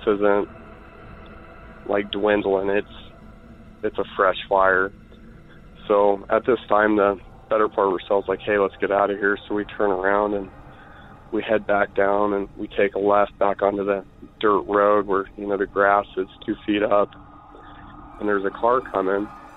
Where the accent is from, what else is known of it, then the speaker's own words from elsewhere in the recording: Iowa, United States; I'm from Iowa.